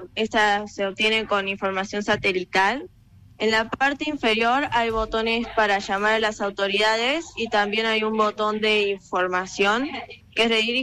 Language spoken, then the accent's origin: Spanish; Villa Carlos Paz, Córdoba, Argentina; Yo soy de Villa Carlos Paz